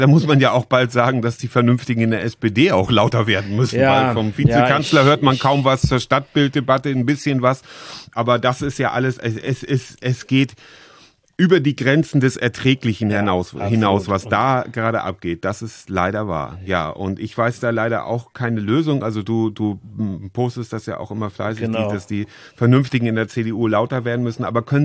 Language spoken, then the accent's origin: German; Germany; Und dann habe ich als Deutscher versucht, das auch einzuordnen